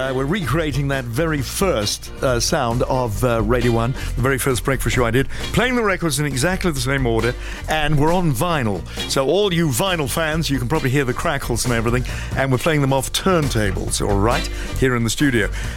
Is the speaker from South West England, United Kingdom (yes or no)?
yes; Bournemouth, South West England, United Kingdom; This comes from John Roberts in Ringwood, very near Bournemouth, my hometown.